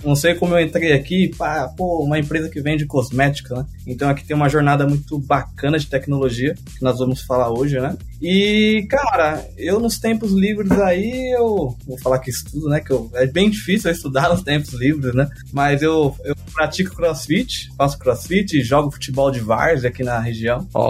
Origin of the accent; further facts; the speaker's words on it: Barueri, São Paulo, Brazil; Pra onde eu passo é um apelido diferente. Eu sou aqui de Barueri, São Paulo